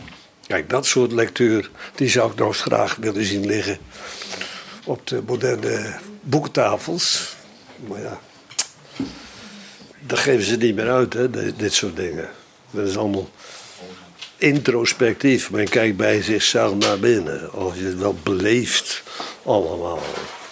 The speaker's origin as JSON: {"language": "Dutch", "region": "West Netherlands", "country": "Netherlands", "said": "Althans, waar ik vandaan kom, in het westen van Nederland."}